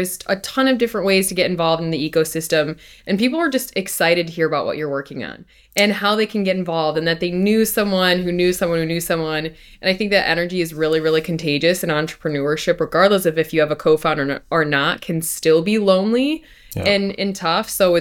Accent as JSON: {"language": "English", "town": "Chicago", "region": "Illinois", "country": "United States", "moved": "yes", "lives_now": "Dallas, United States", "said": "I was originally from Chicago, moved to Dallas just over a year ago, and it's been an awesome ecosystem to be a part of."}